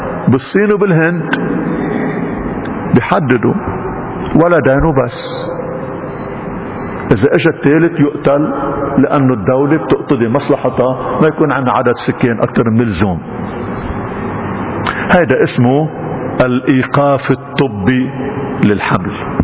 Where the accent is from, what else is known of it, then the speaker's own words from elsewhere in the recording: Lebanon; بعدنا موارنة؟ بعدنا مسيحيين؟ بعدنا بهويتنا اللبنانية المشرقية السريانية الأنطاكية العربية؟